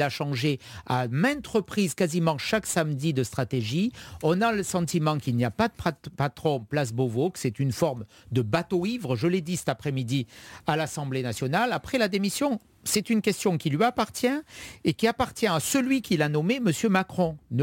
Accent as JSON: {"language": "French", "town": "Nice", "region": "Provence-Alpes-Côte d'Azur", "country": "France", "tie": "born there", "said": "je suis né à Nice, j'aime ma ville, je veux le meilleur pour elle."}